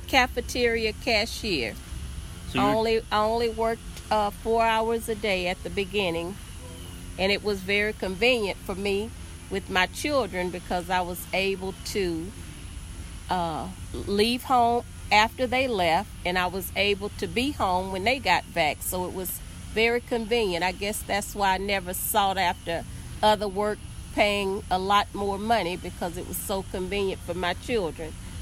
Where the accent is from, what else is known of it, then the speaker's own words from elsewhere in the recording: Huntsville, Texas, United States; I'm originally from Huntsville, Texas, maybe 75 miles from Houston going north, I-45.